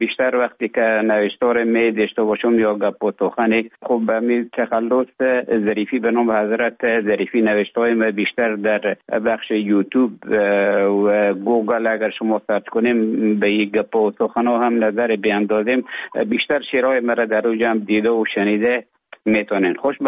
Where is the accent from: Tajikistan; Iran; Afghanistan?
Afghanistan; moved away as an adult; also born or lived in Russia; now in Finland; من در افغانستان بودم. بعد از ای که از افغانستان طالبا آمدن به اوج گذاره محکمه که مشکل بود و آمدم به طرف های روسیه و از روسیه آمدم به ایج بفنلا.